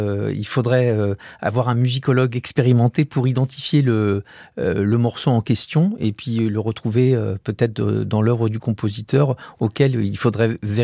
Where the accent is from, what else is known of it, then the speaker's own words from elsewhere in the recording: Paris, Île-de-France, France; J'ai grandi à Paris, dans le 15e arrondissement